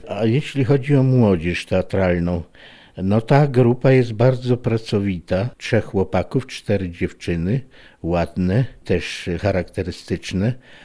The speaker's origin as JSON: {"language": "Polish", "region": "Subcarpathian Voivodeship", "country": "Poland", "said": "Tak, ja pochodzę z miasteczka koło Lubaczowa. W Lubaczowie kończyłem liceum."}